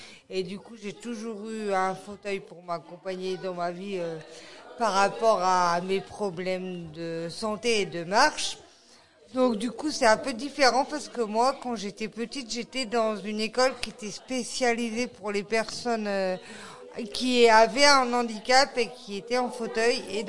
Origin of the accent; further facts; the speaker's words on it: Brest, Brittany, France; born there; now in Rennes, France; Pour l'instant, je suis comme vous, je suis à Rennes, mais normalement, je suis née à Brest même, la ville du Tonnerre et du Finistère, tout au bout de la pointe de la France.